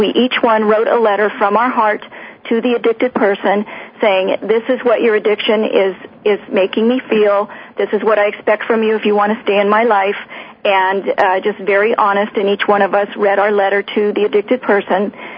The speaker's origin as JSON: {"language": "English", "region": "Minnesota", "country": "United States", "said": "I'm just from Minnesota."}